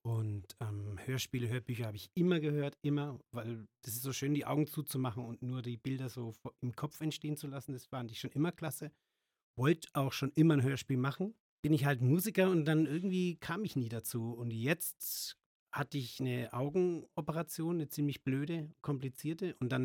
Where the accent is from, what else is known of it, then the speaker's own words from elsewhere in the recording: Ansbach, Bavaria, Germany; der lebt in Ansbach in meiner Heimatstadt, bei Nürnberg ist die.